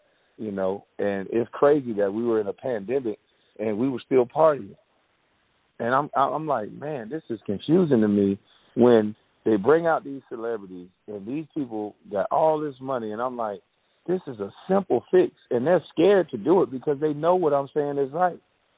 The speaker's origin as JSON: {"language": "English", "town": "Brunswick", "region": "Georgia", "country": "United States", "said": "I'm from Brunswick, Georgia. We have 5 football players that are currently in the NFL."}